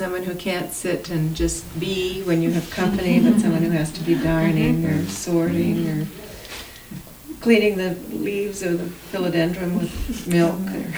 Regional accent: Moorhead, Minnesota, United States; I was raised in Moorhead, Minnesota, and to me the prairie being like the sea is a very natural kind of a connection.

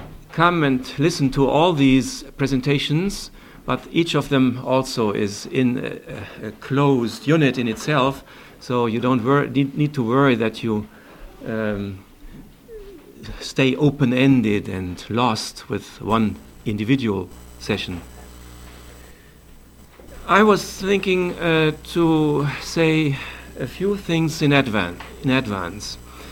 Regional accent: Germany; English is a second language; from Germany

